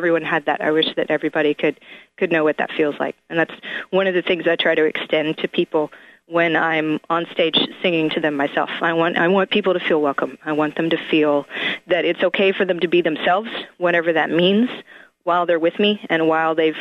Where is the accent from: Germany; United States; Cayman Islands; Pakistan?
United States; Arkansas; when I tell them that I'm from Arkansas, or they already have a connection there, and it's amazing how many of the latter I meet. It was an amazing place to grow up.